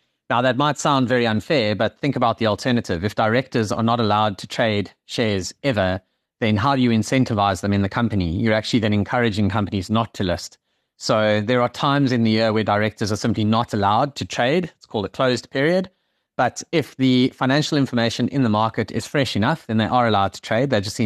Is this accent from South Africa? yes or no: yes; South Africa; now in London, United Kingdom; where I am right now in North London are completely like insane and almost impossible to understand as a South African.